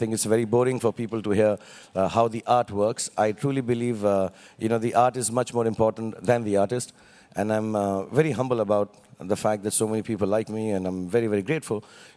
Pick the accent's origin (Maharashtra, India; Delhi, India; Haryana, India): Delhi, India; I did a bit of English theater with Mr. Barry John in Delhi. I'm from Delhi.